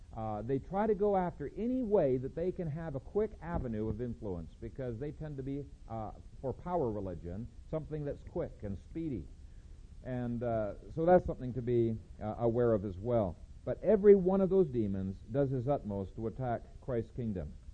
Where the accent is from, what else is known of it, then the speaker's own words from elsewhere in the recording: Ethiopia; One time in Bingham Academy when I was growing up in Ethiopia